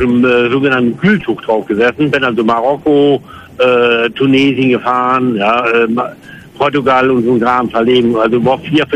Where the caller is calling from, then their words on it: Koblenz, Rhineland-Palatinate, Germany; Ich bin aus Koblenz